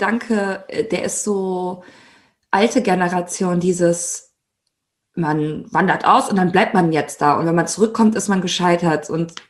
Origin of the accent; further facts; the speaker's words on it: Italy; ich bin ja Italienerin. Und ja, auch Italien ist ein Land, in das ich jedes Jahr fahre.